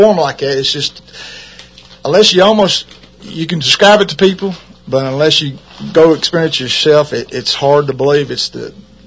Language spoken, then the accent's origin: English; Georgetown, Kentucky, United States; Born and raised in Georgetown.